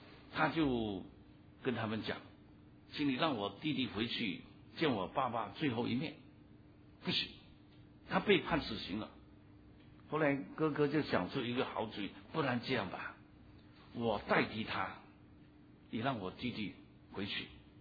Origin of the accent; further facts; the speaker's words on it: Fujian, China; 我是福建人，开口就是粗话，结尾又是粗话，很厉害的。